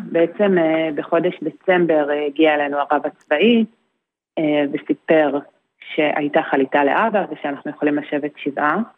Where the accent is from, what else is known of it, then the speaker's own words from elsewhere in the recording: Be'eri, Southern District, Israel; אנחנו מקיבוץ בארי, איבדנו 102 חברים.